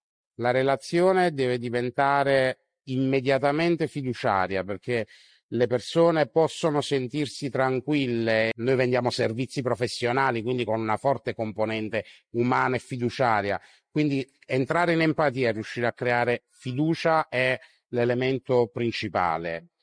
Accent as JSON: {"language": "Italian", "town": "Naples", "region": "Campania", "country": "Italy", "accent": "Neapolitan", "said": "io vengo da una famiglia di commercianti napoletana, il mio accento, diciamo, non nasconde le origini"}